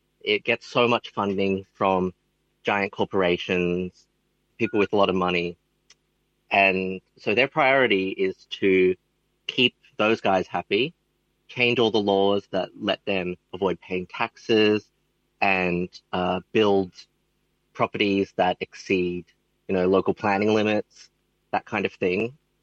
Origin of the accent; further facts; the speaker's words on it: Brisbane, Queensland, Australia; I'm from Maganjin in Queensland, also known as Brisbane.